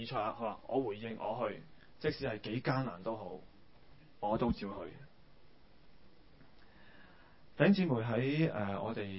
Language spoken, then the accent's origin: Cantonese; Hong Kong; 为什么我们身为香港人，为什么我们要面对今日人大的这个释法